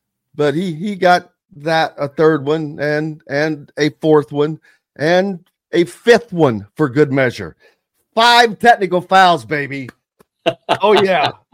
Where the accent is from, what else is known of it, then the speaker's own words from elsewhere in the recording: Indiana, United States; A lot of people, we had that going on growing up in Southern Indiana as well.